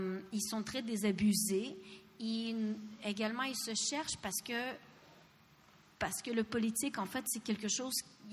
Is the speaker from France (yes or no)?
no; Ukraine; Je viens d'Ukraine, OK? Donc, je suis russo-ukrainienne